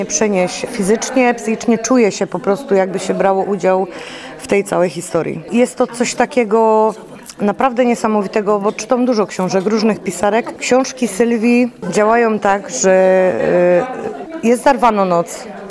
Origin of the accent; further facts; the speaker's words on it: Silesian Voivodeship, Poland; Ja przyjechałam ze Śląska.